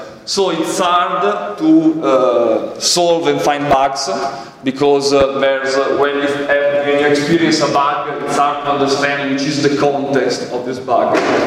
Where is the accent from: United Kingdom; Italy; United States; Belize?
Italy; I work in Microsoft and I'm from Italy.